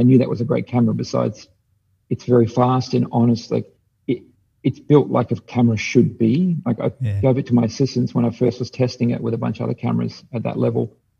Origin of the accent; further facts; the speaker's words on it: Australia; I'm like, oh, no, sorry. I'm a kid from Australia.